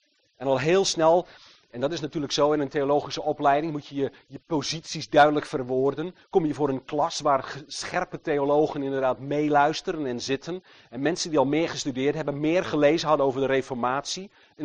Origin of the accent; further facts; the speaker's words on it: Netherlands; Het gebeurt toevallig in Nederland, ik ben Nederlander, maar het is niet dat ik mijn voorkeur daarna uitga.